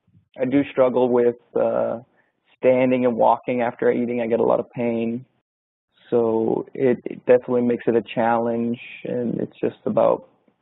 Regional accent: California, United States; born there; I was born in Southern California in 1986.

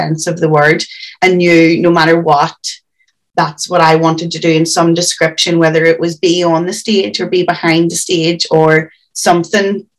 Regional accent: Belfast, Northern Ireland, United Kingdom; I grew up in West Belfast, so I was born in 1988, and let's just say that things were slightly turbulent in where I was born in those days. So I grew up in West Belfast and was just surrounded by traditional Irish music.

